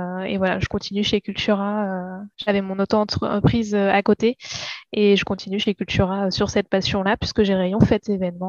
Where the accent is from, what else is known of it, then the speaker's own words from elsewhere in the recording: Saint-Raphaël, Provence-Alpes-Côte d'Azur, France; now in Dijon, France; En fait, je suis originaire de Saint-Raphaël.